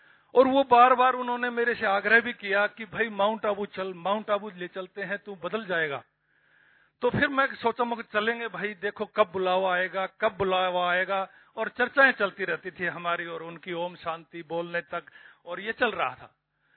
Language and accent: Hindi; Haryana, India; हम हरियाणा से बिलोंग करते हैं, हरियाणा की उस कम्युनिटी से जो सबसे ज्यादा स्पोर्ट्स में भी और अलर्टपन में भी रुचि रखती है।